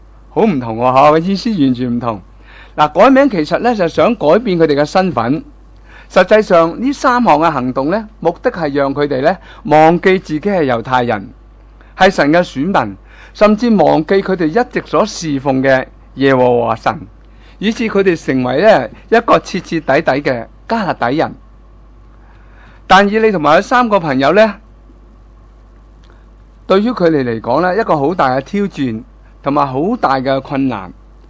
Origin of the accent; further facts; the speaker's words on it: Hong Kong; 你系咩人啊？我系香港人。